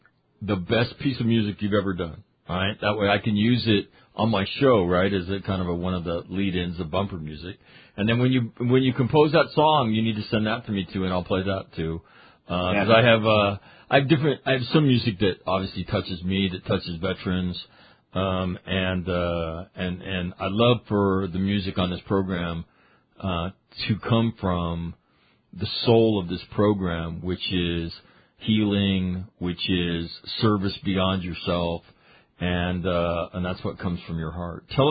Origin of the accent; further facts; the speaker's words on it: United States; as an American, you know, you go to the other side of the world and to this very foreign world